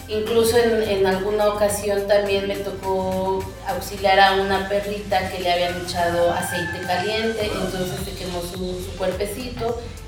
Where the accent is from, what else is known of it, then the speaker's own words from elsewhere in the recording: Mexico City, Mexico; now in Colatlán, Mexico; soy nativa de la Ciudad de México y llevo viviendo aquí en la comunidad de Colatlán 10 años. Soy maestra.